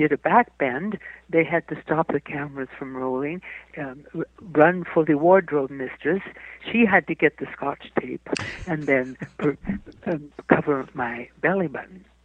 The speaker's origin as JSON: {"language": "English", "town": "Hollywood", "region": "California", "country": "United States", "tie": "born or raised there", "said": "I started in Hollywood because I was born in Hollywood, California, in the Hollywood Hospital."}